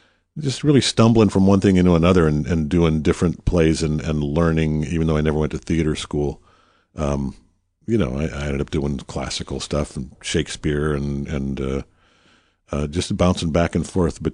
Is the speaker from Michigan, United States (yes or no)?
yes; Detroit, Michigan, United States; born there; And I was born in Motown, so.